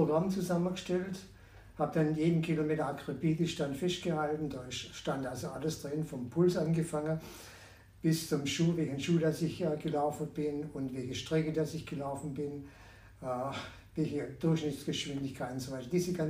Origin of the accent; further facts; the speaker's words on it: Heilbronn, Baden-Württemberg, Germany; now in Thalheim, Germany; ich komme ja eigentlich aus Heilbronn, nach dem Umzug nach Thalheim habe ich hier wieder angefangen, intensiv wieder zu trainieren